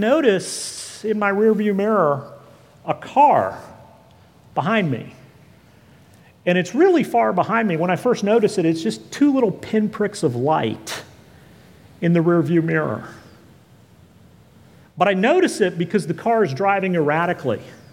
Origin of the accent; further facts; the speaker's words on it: Dallas, Texas, United States; I grew up in Dallas. There's a loop around Dallas called 635.